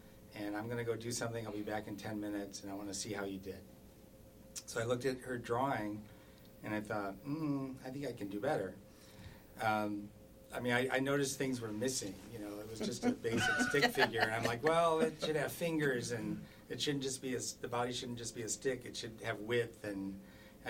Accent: Detroit, Michigan, United States; I grew up in Detroit, so that was, once I graduated from art school, that was sort of the only option available at the time.

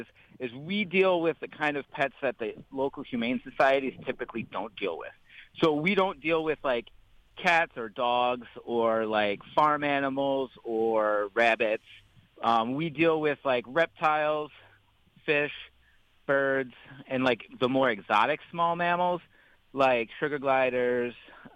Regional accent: New York City, New York, United States; So I grew up actually in New York City, and I've always been interested in animals.

